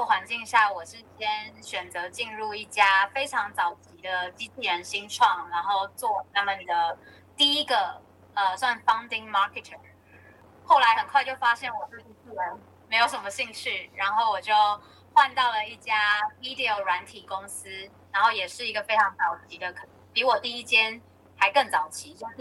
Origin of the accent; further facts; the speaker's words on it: Taiwan; 我的个性可能从小在台湾，一开始初中、高中读书读怕了